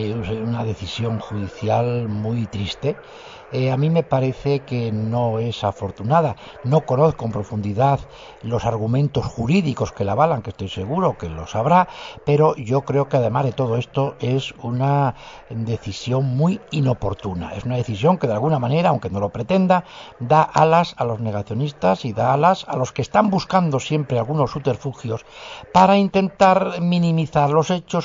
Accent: Asturias, Spain; Yo soy asturiano, recuerdo cuando yo era niño

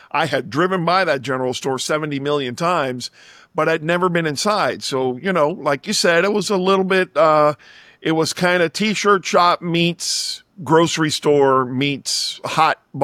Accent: Florida, United States; Considering I'm from Florida, I'm in Miami all the time. I just hadn't been to Fort Myers.

